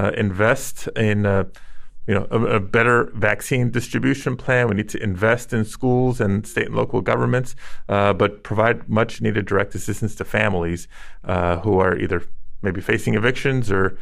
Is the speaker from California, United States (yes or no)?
yes; Pacoima, California, United States; I know my hometown of Pacoima in the Northeast San Fernando Valley is one of the biggest red spots on the map.